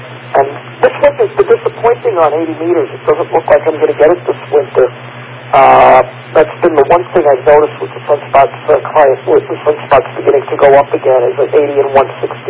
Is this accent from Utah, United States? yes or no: no; Brooklyn, New York, United States; now in Philadelphia, United States; I'm a refugee from Brooklyn.